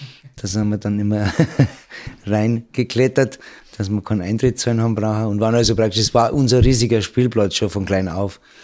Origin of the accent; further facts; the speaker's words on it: Hellabrunn, Bavaria, Germany; ich bin ein Hallachinger. Ich bin in Hallaching aufgewachsen und das ist also, wer sich auskennt, nicht sehr weit weg von hier, vielleicht 100 Meter Luftlinie.